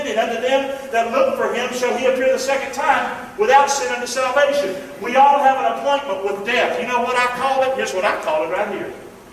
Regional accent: the South, United States; That's what growing up in the South gets you, you know?

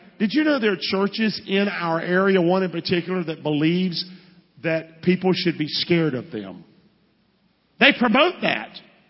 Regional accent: the South, United States; I got saved, always a Southerner.

